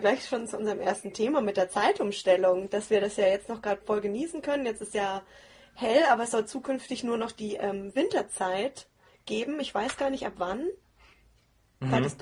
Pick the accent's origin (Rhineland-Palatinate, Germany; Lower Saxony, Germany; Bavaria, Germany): Bavaria, Germany; Nuremberg; Aus Nürnberg, aus meiner Heimat.